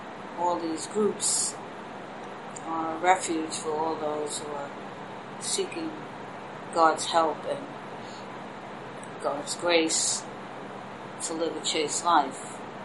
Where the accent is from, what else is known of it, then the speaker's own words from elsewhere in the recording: Staten Island, New York, United States; I come from New York, from Staten Island, New York, and New York City.